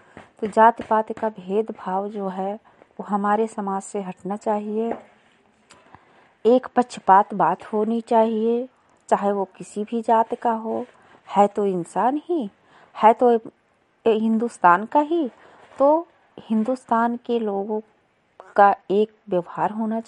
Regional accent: Lakharampur, Uttar Pradesh, India; मैं विकास खंड विशेषरगंज से हूँ, जिला बहराइच से, ग्राम पंचायत लखारामपुर से, गांव लखारामपुर से।

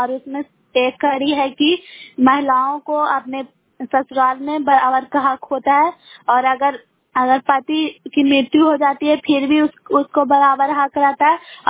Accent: Bairiganj, Bihar, India; मैं ग्राम बैरीगंज के निवासी हूँ

